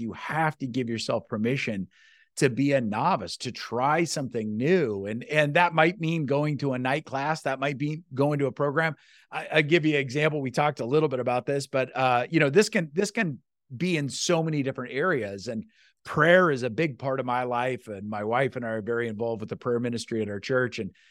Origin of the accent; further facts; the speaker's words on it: Iowa, United States; Like, I grew up in Iowa.